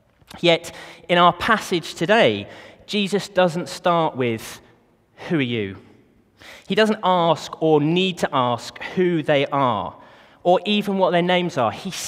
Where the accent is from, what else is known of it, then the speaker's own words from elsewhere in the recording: Letchworth, East of England, United Kingdom; I'm from Letchworth.